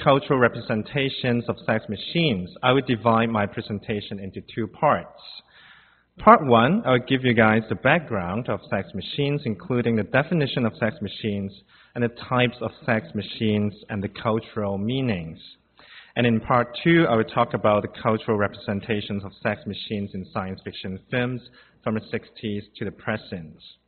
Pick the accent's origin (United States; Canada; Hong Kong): Hong Kong; and I'm from Hong Kong, and I'm an artist and a curator